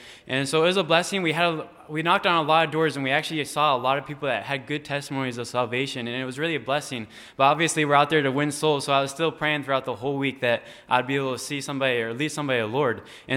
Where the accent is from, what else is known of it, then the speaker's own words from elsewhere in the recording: Maine, United States; I grew up in Maine my whole life, and then I moved down here.